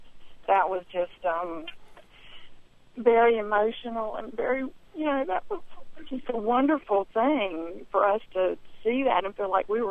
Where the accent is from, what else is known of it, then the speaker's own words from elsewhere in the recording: the South, United States; You know, like I say, we're from the South, and my dad could just not understand.